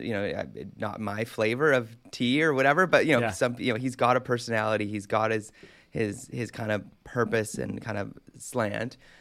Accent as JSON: {"language": "English", "country": "Canada", "tie": "born or raised there", "said": "So if you remember, so growing up in Canada, we had there, you know"}